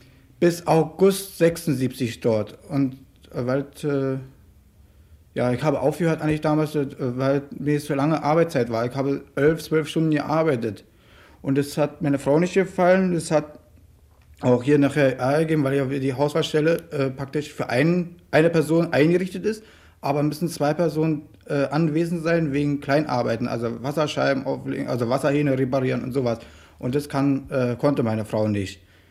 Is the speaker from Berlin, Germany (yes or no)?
yes; Berlin, Germany; bin nicht aus Berlin, ich bin zugereist, 59 und bin in Spandau aber groß geworden